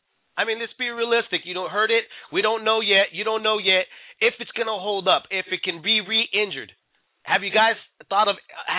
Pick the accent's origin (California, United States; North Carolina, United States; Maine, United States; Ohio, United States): California, United States; San Jose; especially in my hometown of San Jose, you know, which is probably a few blocks away from the house where I grew up at, you know